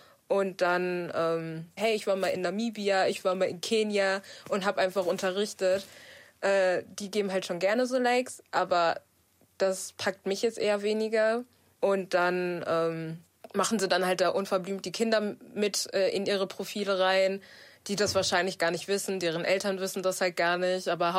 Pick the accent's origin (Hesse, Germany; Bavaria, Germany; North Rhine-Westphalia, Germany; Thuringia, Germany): North Rhine-Westphalia, Germany; ich komme aus dem Ruhrgebiet.